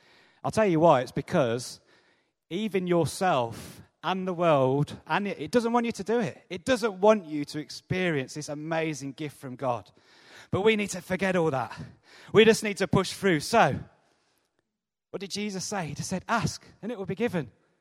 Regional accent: United Kingdom; Maybe it's because we're British and we don't like crying out

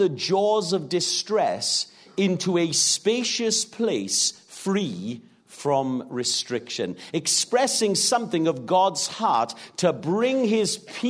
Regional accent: Wales, United Kingdom; I'm originally from the Rhondda Valley in South Wales. I am not from a Christian home.

